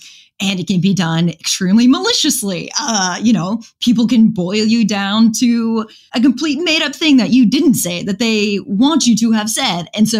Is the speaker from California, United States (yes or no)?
no; Chicago, Illinois, United States; I mean, I grew up around Chicago.